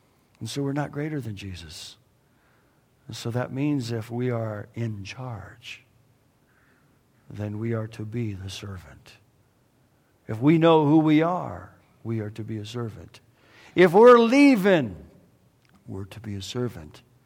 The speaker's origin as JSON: {"language": "English", "region": "California", "country": "United States", "tie": "born or raised there", "said": "I grew up in Southern California. I don't care where you grew up. I grew up in Southern California."}